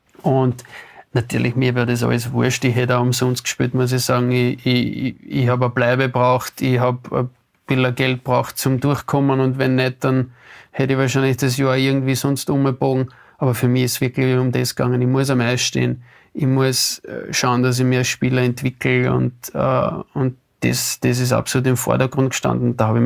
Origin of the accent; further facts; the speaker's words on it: Vienna, Austria; ich war ja da in Wien aufzuwachsen, das war für mich immer selbstverständlich. Und nachher dann so in ein ländliches Umfeld zu ziehen, wie nach Feldkirch, war natürlich irgendwo ein Kulturschock.